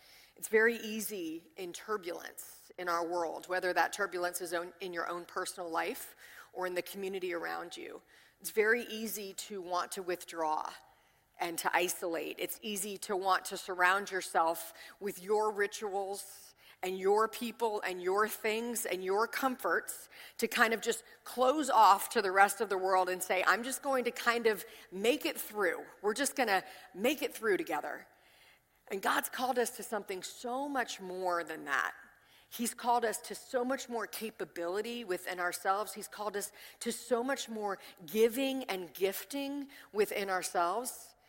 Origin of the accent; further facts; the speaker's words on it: the South, United States; I live my normal Monday through Saturday in Richmond, Virginia with my family. So I am from the South